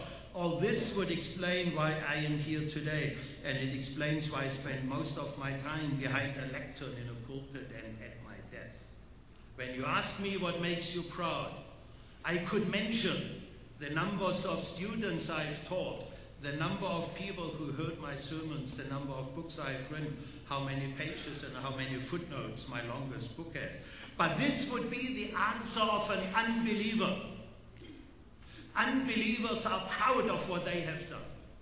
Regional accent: Germany; accent: German; English is a second language; I could say, I have a German passport, which would explain my accent. It explains why I feel shame about the great suffering my country has caused to millions of people in Europe.

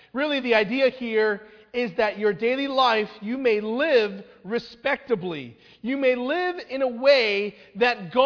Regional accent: Temple City, California, United States; now in Walnut Creek, United States; I grew up in Temple City, which is the San Gabriel Valley of Los Angeles. Being Chinese was not a minority. And I came to Walnut Creek, and I realized that I am, again, very much a minority here.

